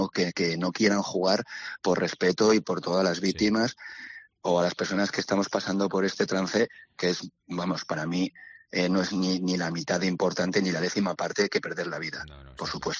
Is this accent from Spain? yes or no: yes; Valencian Community, Spain; por los valencianos, que somos del Athletic